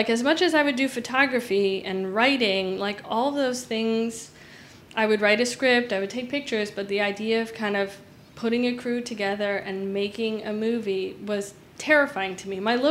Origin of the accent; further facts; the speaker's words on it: Washington, District of Columbia, United States; realized that my hometown, D.C., was a fairly large production city